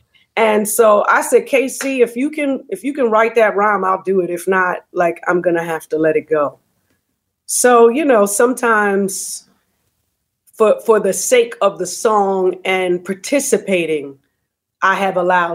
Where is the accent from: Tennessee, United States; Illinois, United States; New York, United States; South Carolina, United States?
New York, United States; Brooklyn; You know, I grew up in Brooklyn. Everybody on my block was from the Caribbean. It was only two American families on my block, and I was one of them.